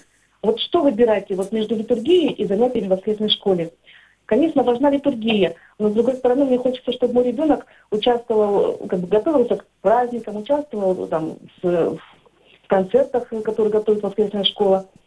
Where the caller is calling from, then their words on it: Priyutnoye, Kalmykia, Russia; я из Калмыкии, село Приютное.